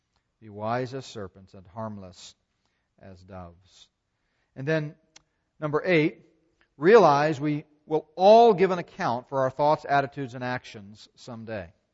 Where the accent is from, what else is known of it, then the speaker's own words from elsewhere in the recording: Texas, United States; I said, listen, I'm from Texas, you know.